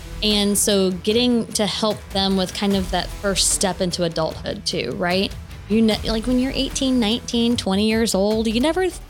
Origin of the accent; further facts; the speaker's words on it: Memphis, Tennessee, United States; But yeah, no, I grew up in the Memphis area for the most part and went away for college and came back